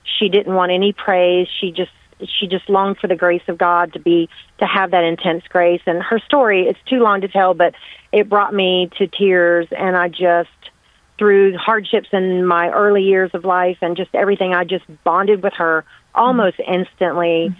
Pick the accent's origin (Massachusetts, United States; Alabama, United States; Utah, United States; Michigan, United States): Alabama, United States; Foley; I'm from Foley, Alabama, and I'm a Protestant. I've been Protestant all my life. I'm 54